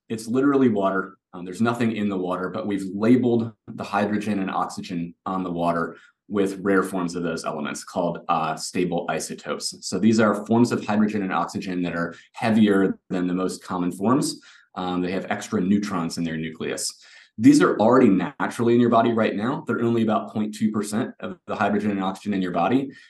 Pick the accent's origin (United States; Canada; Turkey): United States; Virginia; I'm from Virginia. I was a good high school runner there and then moved on to Stanford.